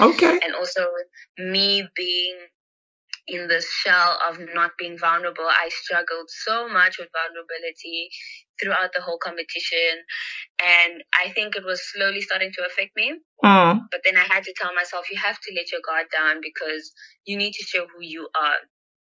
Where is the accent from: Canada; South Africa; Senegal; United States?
South Africa; Soweto, Gauteng; We stay in Pimville Zone 4. That's actually my grandmother's home. Like, that's home.